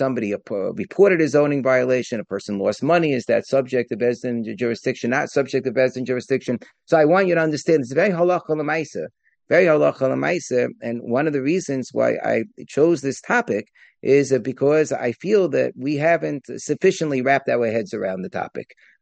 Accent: Muncie, Indiana, United States; when I grew up in Muncie, there were some non-Jews around too.

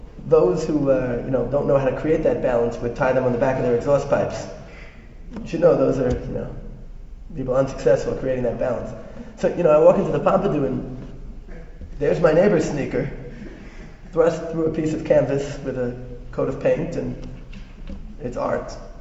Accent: Brooklyn, New York, United States; Because, you know, growing up in Brooklyn, when your sneakers had worn out their welcome, you would tie the laces together

